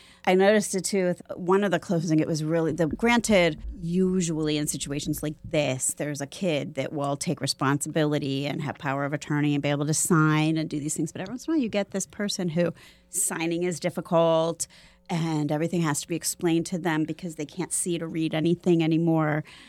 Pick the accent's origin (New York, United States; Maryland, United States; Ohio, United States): Ohio, United States; Cleveland; because I'm from Cleveland and I hear that Midwestern accent right away.